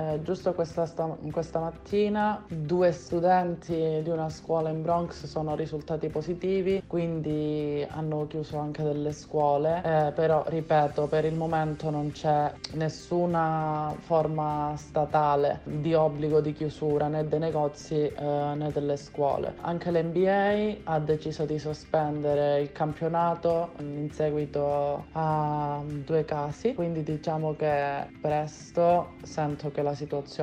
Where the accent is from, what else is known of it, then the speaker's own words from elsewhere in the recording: Catanzaro, Calabria, Italy; now in New York City, United States; ho 22 anni e sono nata e cresciuta a Catanzaro, ma vivo nella città di New York City dal 2016